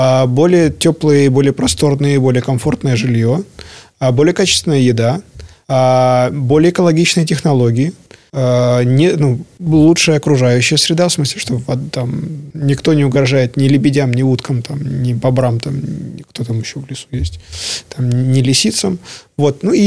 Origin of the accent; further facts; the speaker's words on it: Belarus; Вот я свободный белорус.